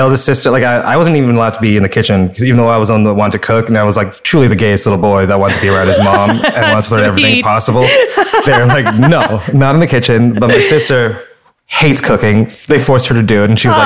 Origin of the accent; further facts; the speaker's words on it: Fresno, California, United States; And I also grew up in Fresno, California